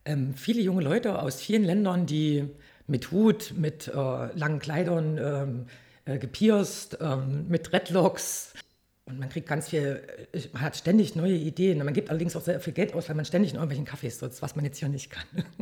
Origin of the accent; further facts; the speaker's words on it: Quenstedt, Saxony-Anhalt, Germany; Also ich komme aus Quenstedt, habe dann in Quenstedt gelebt und war im Karnevalsverein.